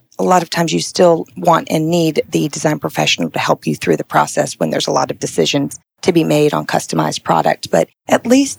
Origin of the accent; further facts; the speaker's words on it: Macon, Georgia, United States; moved away as an adult; now in Atlanta, United States; So I originally grew up in the South. I'm from Macon, but I've been in Atlanta for the last 18 years.